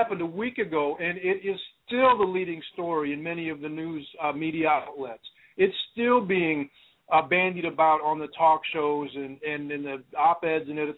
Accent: Cleveland, Ohio, United States; my hometown of Cleveland, that's obscene

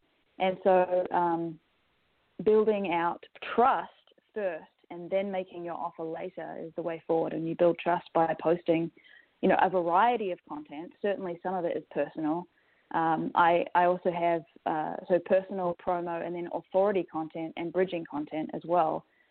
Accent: New Zealand; I wrote a post about how I grew up in New Zealand fishing with my dad.

